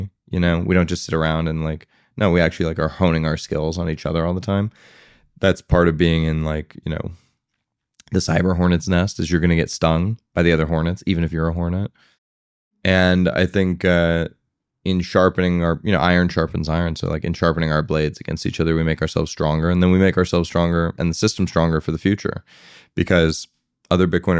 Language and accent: English; United States; You know, and to me as an American, that was a very foreign perspective.